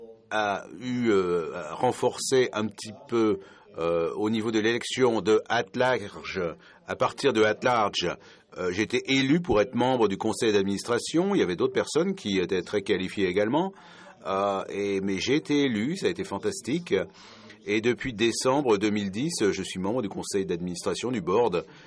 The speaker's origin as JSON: {"language": "French", "country": "Finland", "second_language": "French", "said": "Je viens de Finlande"}